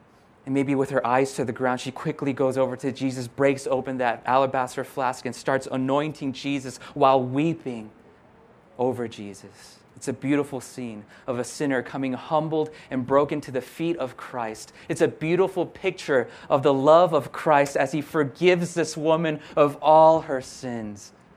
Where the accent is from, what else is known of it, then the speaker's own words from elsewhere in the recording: Santa Barbara, California, United States; I'm from Santa Barbara, so I can say that.